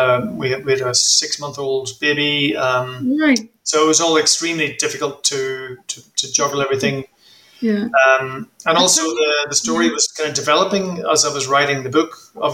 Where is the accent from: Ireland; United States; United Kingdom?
Ireland; I grew up in Ireland. I grew up actually near the border. So I have kind of internalized the conflict in Northern Ireland myself through growing up there.